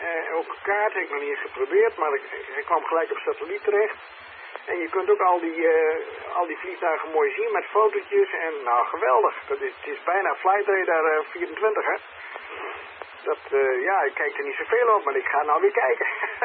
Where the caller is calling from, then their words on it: Drouwen, Drenthe, Netherlands; QTH Drouwen in Drenthe.